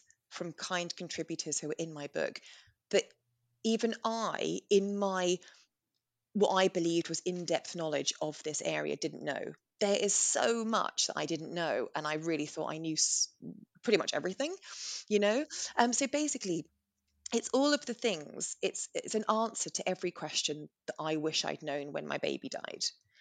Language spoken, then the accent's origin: English; England, United Kingdom; We're English, right?